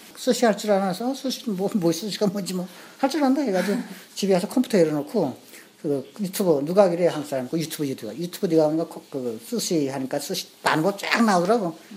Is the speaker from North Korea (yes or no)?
yes; North Korea; 나만 그런 게 아니야. 다른 북한 사람들도